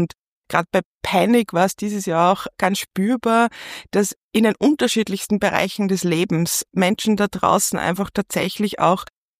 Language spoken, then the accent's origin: German; Linz, Upper Austria, Austria; ich bin in Linz aufgewachsen. In der Pfarrgasse in Linz